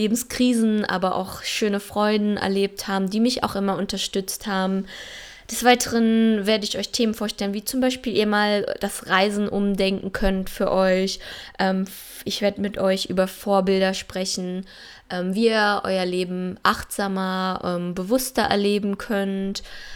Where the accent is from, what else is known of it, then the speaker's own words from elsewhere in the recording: Germany; Ich bin jetzt gerade nach etwa über 7 Jahren zurückgekehrt aus dem Ausland in mein Heimatland Deutschland.